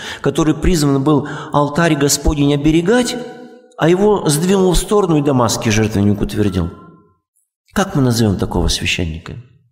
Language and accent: Russian; Far East, Russia; also born or lived in Moldova; потом мы переехали в Молдавию с Дальнего Востока